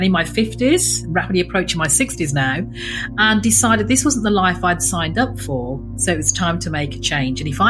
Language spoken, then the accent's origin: English; England, United Kingdom; born there; moved away as an adult; You can tell by my accent, I'm English born, but I moved to the Caribbean from a successful career to have a different life.